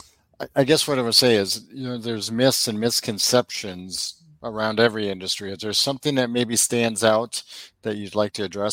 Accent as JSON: {"language": "English", "region": "Wisconsin", "country": "United States", "tie": "born there", "moved": "as an adult", "said": "I was born in Wisconsin, so I'm familiar with Annex up there. But I moved down in 89 to get rid of that cold weather."}